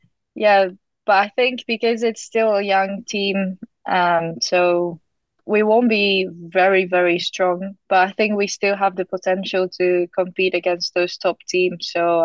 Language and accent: English; Japan; growing up in Japan as a squash player is quite tough